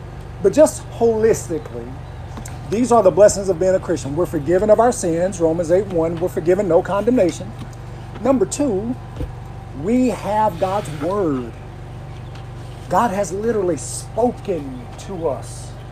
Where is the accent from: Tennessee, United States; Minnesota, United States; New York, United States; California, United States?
Tennessee, United States; I'm from Tennessee. I'm here in Kentucky.